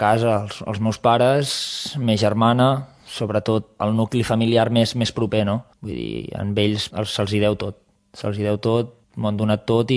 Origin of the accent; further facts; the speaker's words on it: Sant Celoni, Catalonia, Spain; tampoc m'agradaria que fos el meu poble així. Jo crec que dintre les possibilitats que té Sant Celoni té molt potencial